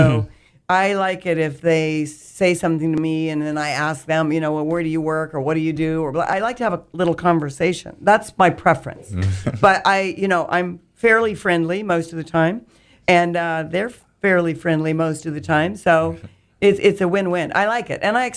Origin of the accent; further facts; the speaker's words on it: Kansas, United States; now in Clearwater, United States; I made a pit stop in my home state of Kansas where my whole family is.